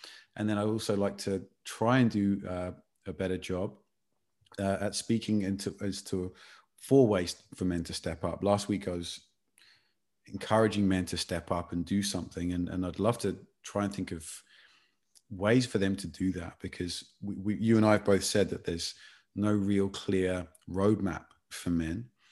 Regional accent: England, United Kingdom; as an Englishman

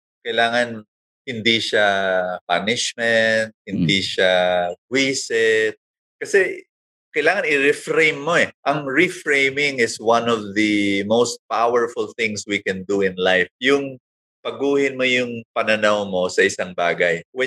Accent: Caloocan, Metro Manila, Philippines; born there; I was born in Caloocan.

